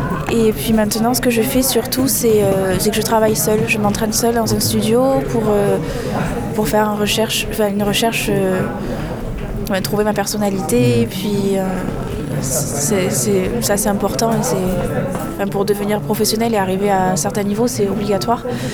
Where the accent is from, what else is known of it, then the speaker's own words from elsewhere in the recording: Marseille, Provence-Alpes-Côte d'Azur, France; born there; Alors moi je suis née à Marseille